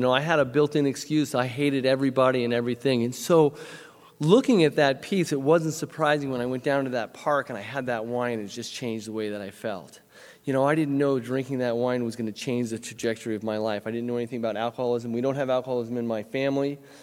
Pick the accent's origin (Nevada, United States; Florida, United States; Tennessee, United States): Nevada, United States; I didn't know growing up in Nevada when I went down to the park